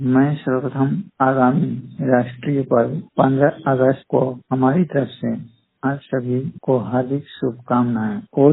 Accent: Sonbhadra, Uttar Pradesh, India; मैं मूल रूप से … सोनभद्र उत्तर प्रदेश का निवासी हूँ।

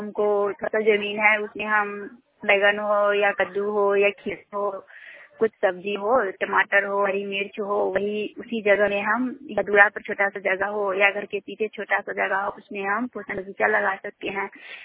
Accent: Manjhar, India; मैं मंझार पंचायत के रहने वाली हूँ।

